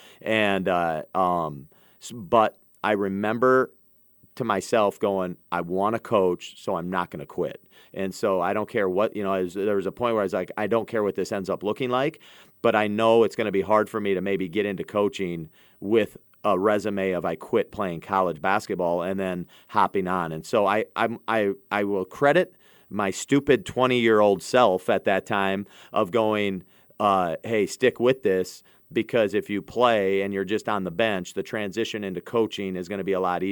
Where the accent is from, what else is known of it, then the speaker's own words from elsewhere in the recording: Miller, South Dakota, United States; also born or lived in Dell Rapids; I moved to Miller from Miller, South Dakota, to Del Rapids, South Dakota in the mid '90s, and I went to Del Rapids.